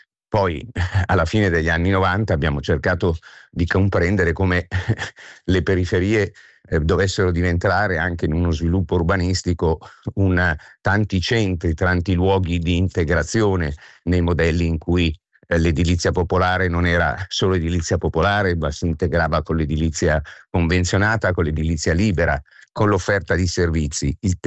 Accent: Milan, Lombardy, Italy; Io da milanese sono nato e ho vissuto negli anni, dagli anni 60 in poi, in un quartiere di periferia di Milano che era nato proprio per ospitare gli immigrati, Baggio, quartiere Olmi.

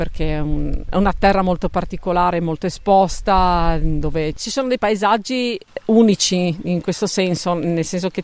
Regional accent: Spilimbergo, Friuli-Venezia Giulia, Italy; Io poi sono di Spilimbergo

